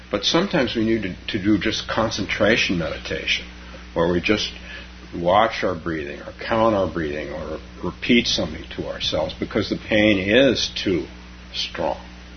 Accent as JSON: {"language": "English", "region": "California", "country": "United States", "tie": "born or raised there", "said": "he was governor of my home state, California."}